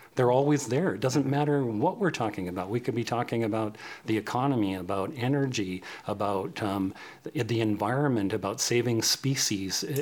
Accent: Ontario, Canada; than I do in my hometown in Northern Ontario

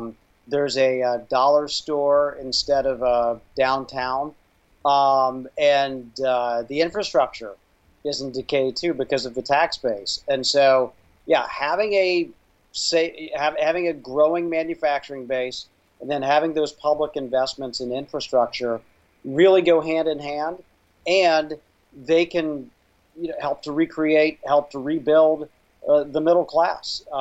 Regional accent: Indiana, United States; I'm from Indiana, and so it was nice to be back in my home state for a little bit.

